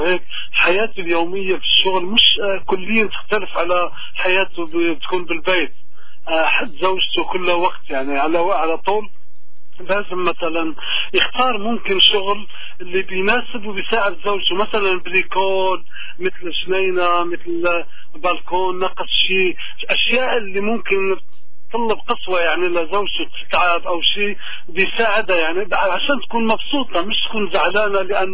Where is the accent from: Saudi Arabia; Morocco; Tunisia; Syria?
Morocco; انا مغربي وزوجتي لبنانيه.